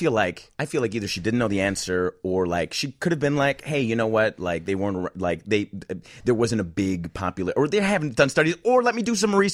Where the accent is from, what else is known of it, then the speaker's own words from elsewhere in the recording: Highland Park, Illinois, United States; I grew up in Highland Park. I don't know if you guys know where that is. That's like right along the lake.